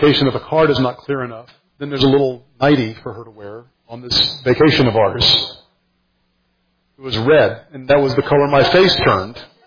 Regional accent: Austin, Texas, United States; when I was a teenager growing up in Austin, Texas at the time.

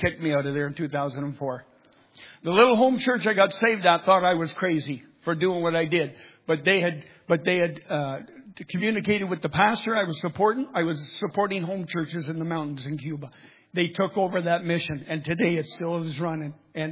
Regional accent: Toronto, Ontario, Canada; I'm a Canadian, from Toronto.

